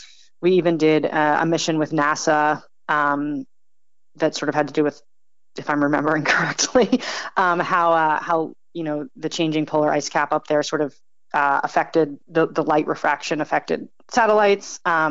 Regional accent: New Jersey, United States; even though I grew up in New Jersey, my family spent a lot of time on the Chesapeake Bay down in Maryland

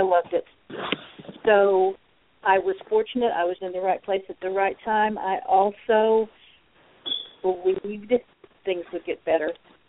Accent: Tulsa, Oklahoma, United States; moved away as an adult; Okay, I was born in Tulsa, Oklahoma. Raised in Oki until I was about 30, moved to Texas in 78, and spent about 35 years there.

